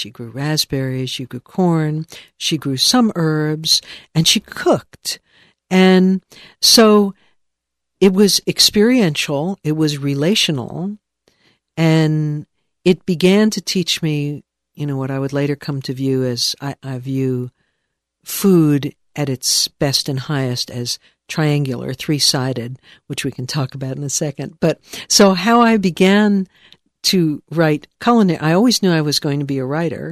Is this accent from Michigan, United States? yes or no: no; New York, United States; now in Vermont, United States; when I was a little girl growing up outside of New York City, I live in Vermont now